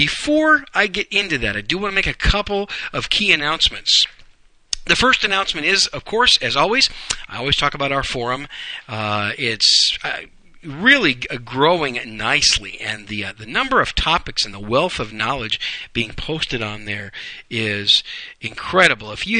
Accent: Wisconsin, United States; Packers won 27-14. My hometown team, it was a sloppy win, but they pulled it off.

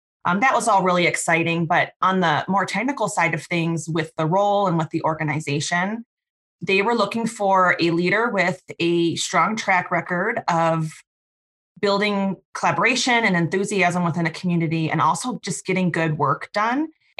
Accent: Midwest, United States; accent: Midwestern; You can tell by my accent, I've spent a lot of time in the Midwest.

